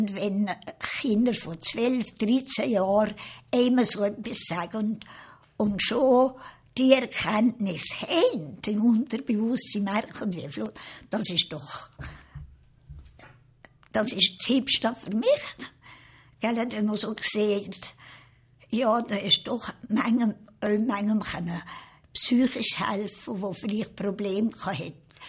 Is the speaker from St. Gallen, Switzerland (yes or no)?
no; Valais, Switzerland; Also meine Heimat ist das Wallis.